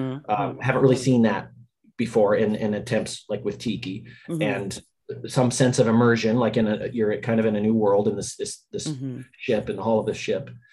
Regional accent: Riverside, California, United States; also born or lived in Torrance / Long Beach; Originally, yeah. I was born in Torrance. When I was five, my family moved from Long Beach to Riverside, and that's where I grew up.

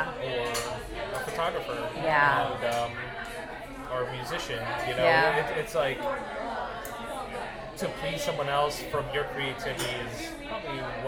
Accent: Philippines; So me being Filipino, it's like I wanted to pay an homage to Filipino tiki bartenders and created a tiki program at Jeepney.

